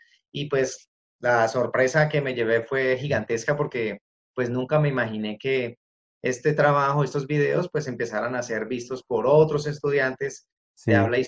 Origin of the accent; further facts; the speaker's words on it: Cali, Valle del Cauca, Colombia; yo soy colombiano, soy de la ciudad de Cali, tengo 46 años.